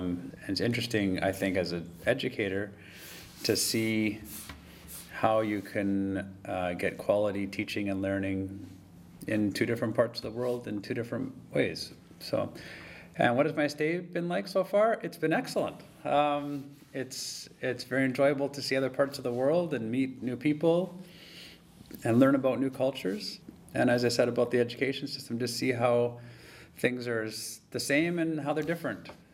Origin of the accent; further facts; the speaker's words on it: Alberta, Canada; I'm from Alberta, Canada, and I live in the city of Sherwood Park, and I work in the city of Fort Saskatchewan.